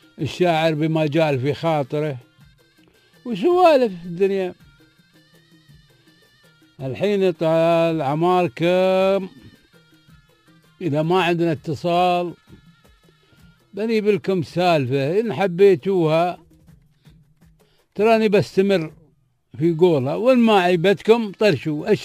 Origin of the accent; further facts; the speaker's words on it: Dubai, United Arab Emirates; احنا نتكلم عن وضعنا في دبي هنا